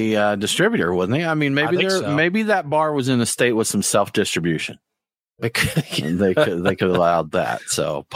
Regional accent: Virginia, United States; I grew up in Virginia

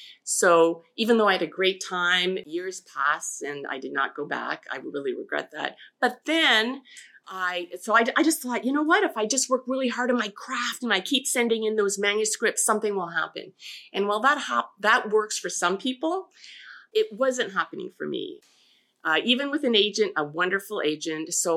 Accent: Toronto, Ontario, Canada; I grew up in Toronto, and then I think through a special government plan or program, my father and my mother could afford a house in the outskirts of Toronto in a place called Bramalea.

